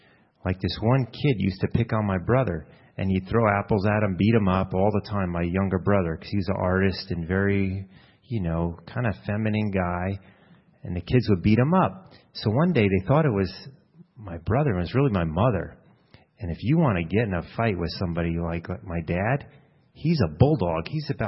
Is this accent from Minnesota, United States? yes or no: no; New York, United States; But I grew up in New York, and then...